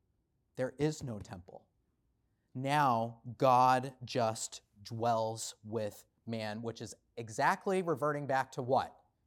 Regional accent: New England, United States; accent: Boston; As many of you know, I grew up in New England, and I am unashamedly a complete Boston sports fan through and through on all fronts.

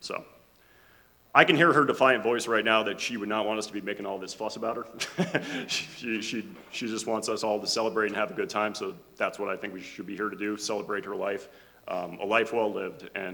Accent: Arizona, United States; I live in Colorado now. I grew up in Arizona, was born here, graduated high school here.

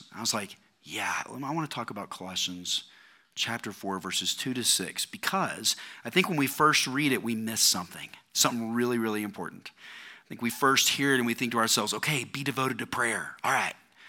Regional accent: Houston, Texas, United States; I'm a pastor from Houston, Texas.

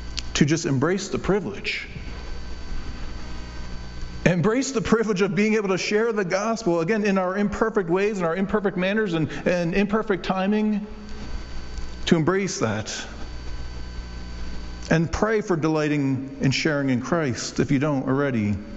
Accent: New Jersey, United States; By the way, we come from New Jersey

